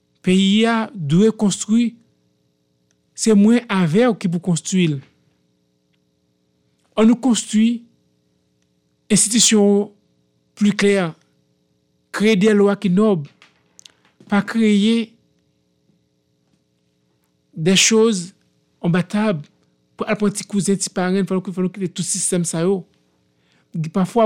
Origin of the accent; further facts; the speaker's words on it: Haiti; en tant qu'Haïtien qui vit à l'extérieur.